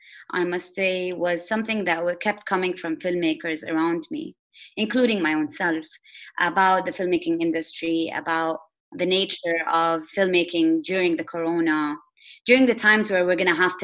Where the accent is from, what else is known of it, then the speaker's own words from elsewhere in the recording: Jeddah, Makkah Province, Saudi Arabia; I was born and raised in Jeddah, Saudi Arabia.